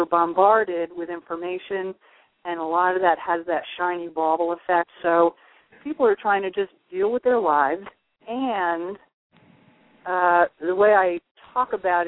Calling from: New York, United States; I'm in the Catskill Mountains.

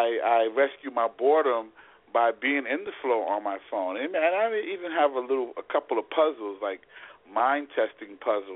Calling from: North Carolina, United States; I'm calling from North Carolina.

